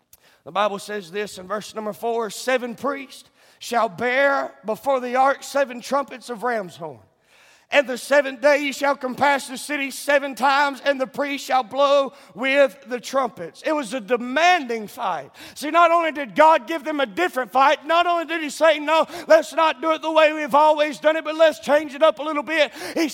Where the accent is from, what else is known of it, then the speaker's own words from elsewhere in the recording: Savannah, Georgia, United States; There's a preacher not far from where I grew up in South Georgia, Savannah, Georgia